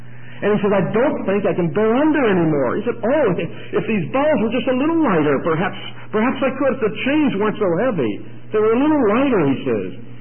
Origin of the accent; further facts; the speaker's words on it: Rochester, New York, United States; You know, as you know, I'm from Rochester. We get a lot of snow in the winter.